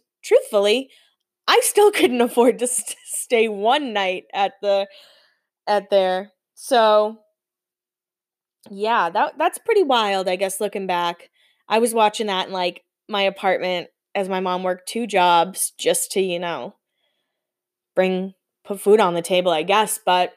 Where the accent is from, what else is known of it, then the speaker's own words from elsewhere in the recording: East Coast, United States; Growing up on the East Coast, the water was always so cold. I hated the beach.